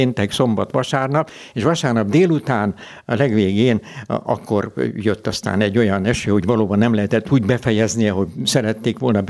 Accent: Budapest, Hungary; Budapesten születtem, de nem itt, hanem a Népliget közelében. Édesapám 1937-ben építette ezt a házat, ezt a családi házat, és 1937-ben költöztünk ide, erre a helyre.

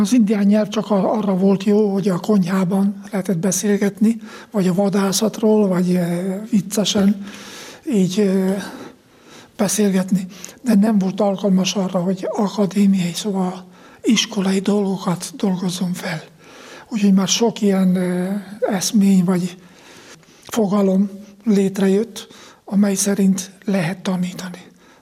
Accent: Hungary; Próbálni minden esetre, annyi, hogy mégis papíron is meglegyen, hogy magyar vagyok, nem?

